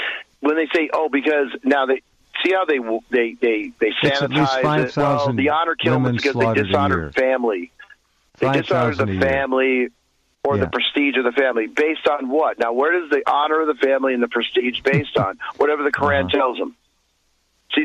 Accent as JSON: {"language": "English", "country": "United States", "said": "I don't think, as an American, we have a right to go into countries"}